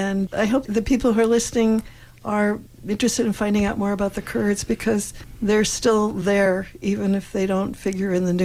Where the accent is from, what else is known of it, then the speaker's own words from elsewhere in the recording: United States; No, because America is my home. I am American.